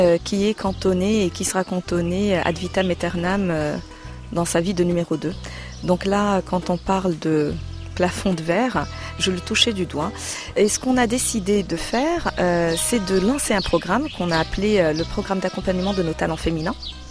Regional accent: Casablanca, Casablanca-Settat, Morocco; also born or lived in Tours; Je suis née et j'ai grandi à Casablanca. J'ai passé mon baccalauréat au Maroc et j'ai été faire des études à Tours.

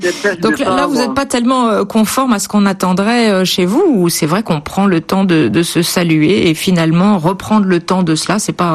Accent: France; Chez nous, en France, il faut ouvrir le cadeau devant celui qui vous l'offre.

